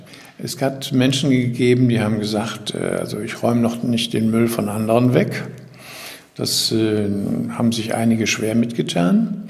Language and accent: German; Düsseldorf, North Rhine-Westphalia, Germany; Ich stamme aber ursprünglich aus Düsseldorf